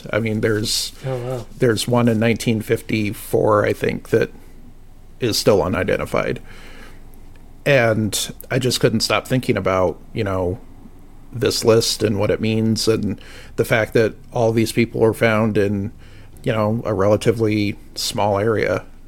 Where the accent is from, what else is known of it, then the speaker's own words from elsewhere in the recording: Portland, Oregon, United States; moved away as an adult; I grew up in Portland, Oregon, and I moved here when I was 23. So I've almost been living here for 20 years.